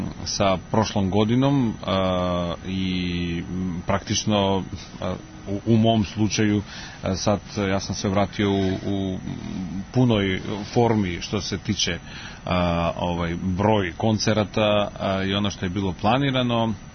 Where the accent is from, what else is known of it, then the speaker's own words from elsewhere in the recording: North Macedonia; dok sam rastao u Makedoniji se to stvarno puno pevalo